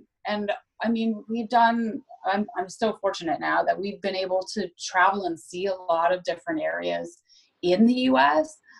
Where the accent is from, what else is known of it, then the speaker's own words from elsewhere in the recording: Canada; So it's not a huge stretch to write as a Canadian to write Chicago, because Chicago is in a lot of ways similar to Toronto.